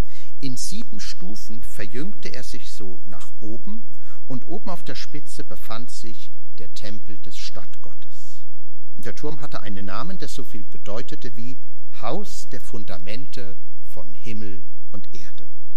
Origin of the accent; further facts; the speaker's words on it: Wiesbaden, Hesse, Germany; Hier in Bad Schwalbach gibt es ja Kirchtürme. Oder in Wiesbaden, wo ich herkomme